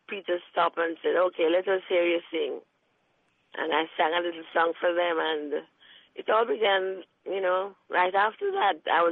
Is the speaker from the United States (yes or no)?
no; Trenchtown, Kingston, Jamaica; I was raised in Trenchtown, and we grew up there as young people in a government yard, meaning that this was a tenement settlement where people would live on low income earners who couldn't afford to pay rent.